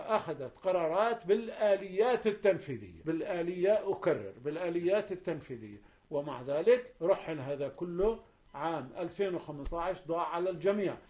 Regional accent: Palestine; وبالتالي نحن فلسطينيين علينا أن نقوم، هذا بيقدم قضيتنا للأمام

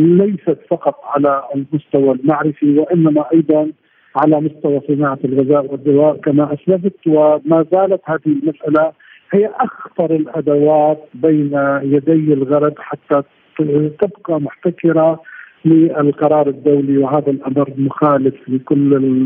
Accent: Syria; ومن ضمن للأسف الشديد بلدنا سوريا

